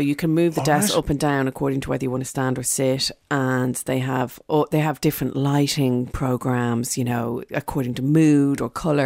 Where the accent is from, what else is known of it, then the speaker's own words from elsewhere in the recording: Dublin, Leinster, Ireland; now in London, United Kingdom; From Dublin over to London. Thank you.